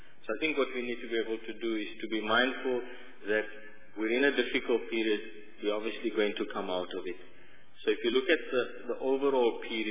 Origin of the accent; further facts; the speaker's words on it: South Africa; I think what we have to be able to realize in as a South African is that we've got to be able to make those trade-offs